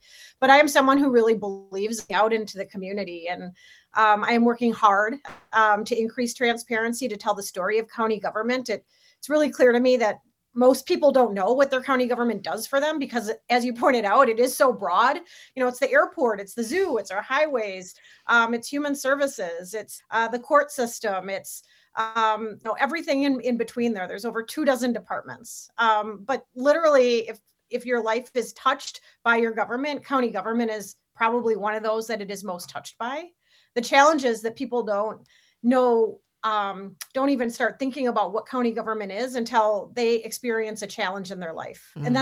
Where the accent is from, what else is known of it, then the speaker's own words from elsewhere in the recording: Madison, Wisconsin, United States; And as a little girl growing up in Madison